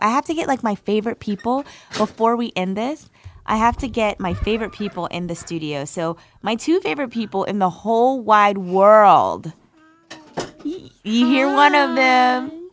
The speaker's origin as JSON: {"language": "English", "town": "Irvington", "region": "New Jersey", "country": "United States", "tie": "born or raised there", "said": "we're seeing shout-outs from New Jersey, baby, where Mommy's from Irvington, to be specific. I grew up on Lindsay Avenue."}